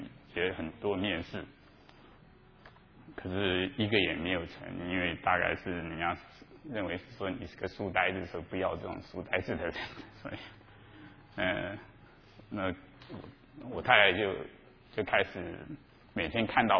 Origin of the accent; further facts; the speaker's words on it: Taiwan; moved away as an adult; now in United States; 我是来自台湾，我是在美国拿到学位。